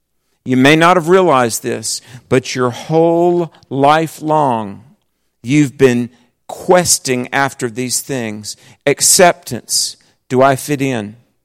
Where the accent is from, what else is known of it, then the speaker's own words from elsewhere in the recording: the South, United States; and I'm a Christian, and I'm from the South.